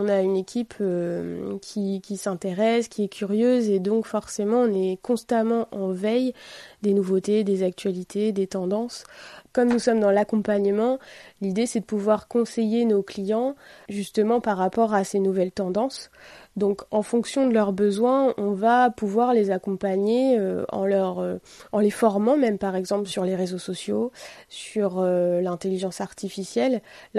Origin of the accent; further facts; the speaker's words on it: Normandy, France; J'ai 30 ans, j'habite Honfleur, donc je suis une pure Normande.